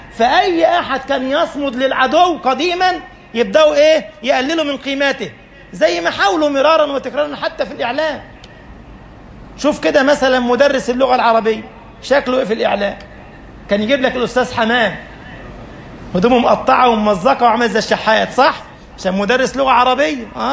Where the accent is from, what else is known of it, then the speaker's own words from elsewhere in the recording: Egypt; وقسمونا احنا بقى، احنا مصريين ودول سعوديين ودول جزائريين ودول مغاربة